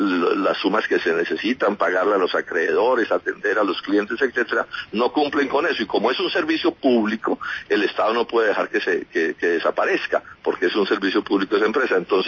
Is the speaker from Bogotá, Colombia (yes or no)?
yes; Bogotá, Colombia; no soy costeño, soy un cachaco que quiere mucho a la costa